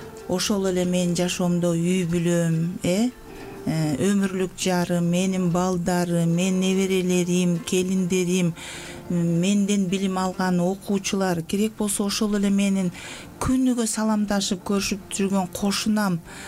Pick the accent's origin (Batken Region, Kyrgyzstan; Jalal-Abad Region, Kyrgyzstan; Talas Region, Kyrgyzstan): Talas Region, Kyrgyzstan; now in Tokmok, Kyrgyzstan; Мен өзүм Таластык болом, Талас жеринде туулуп өскөм.